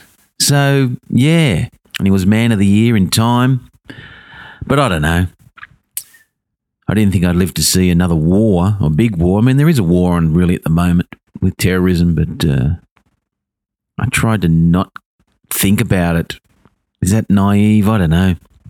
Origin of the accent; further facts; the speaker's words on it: Blacktown, New South Wales, Australia; now in Wentworth Point, Australia; I moved in. Moved away from Blacktown, my hometown, for 20 years. And nice change. I live here at Wentworth Point now.